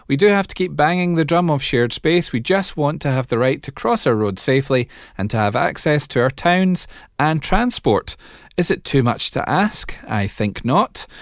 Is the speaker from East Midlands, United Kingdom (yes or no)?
yes; Leicester, East Midlands, United Kingdom; I'm originally from Leicester, where I run a local VIP forum